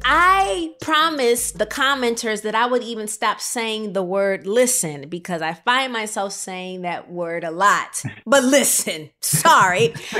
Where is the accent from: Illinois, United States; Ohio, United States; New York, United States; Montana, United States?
Illinois, United States; Rockford; and I am from Rockford, Illinois.